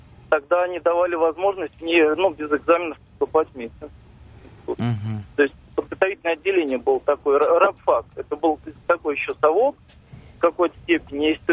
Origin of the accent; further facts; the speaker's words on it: Moscow, Russia; Здравствуйте … я из Москвы.